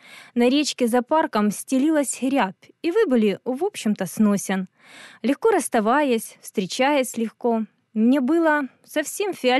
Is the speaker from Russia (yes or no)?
no; Luhansk, Luhansk Oblast, Ukraine; я из Луганска, и часть меня постоянно находится в этом городе.